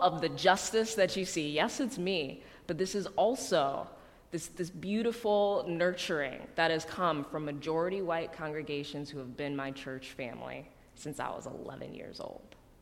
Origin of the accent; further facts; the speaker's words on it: Chicago, Illinois, United States; The church that I grew up in Chicago as an elementary school kid is an African-American Presbyterian church.